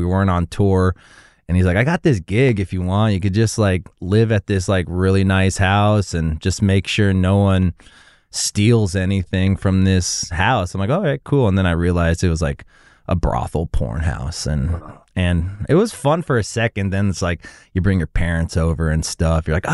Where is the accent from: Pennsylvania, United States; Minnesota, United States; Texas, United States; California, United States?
California, United States; And I grew up in the Valley.